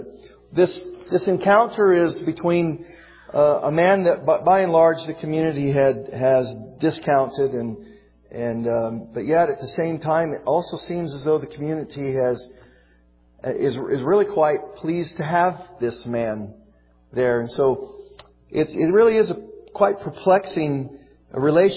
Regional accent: Colorado, United States; I grew up in Colorado. My father was a pastor in a western part of the state in small communities. And then later, my parents moved to Riverton, Wyoming.

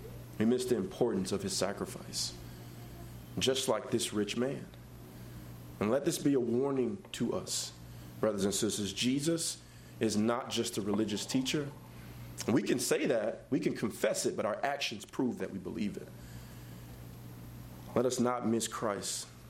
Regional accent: the South, United States; You know, growing up in the South, I never really went to church. My mom was from New York.

